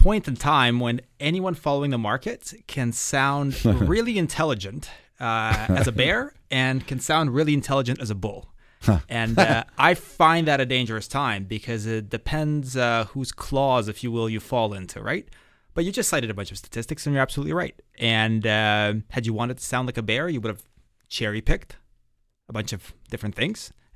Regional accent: Toronto, Ontario, Canada; it's just how it was growing up in Toronto.

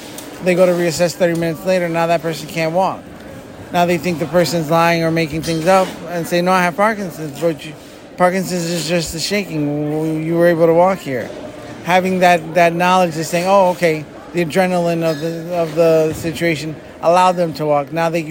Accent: Easton, Pennsylvania, United States; I come from Easton, Pennsylvania.

